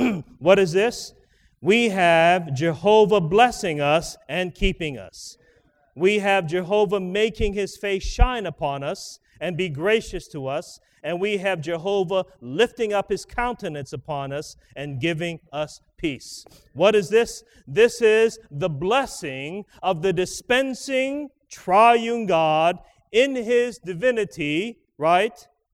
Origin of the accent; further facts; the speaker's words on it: Hawaii, United States; This year earlier, I went back to my hometown. I grew up in a small village in Hawaii. And when you included the tourists, it was about 150 people.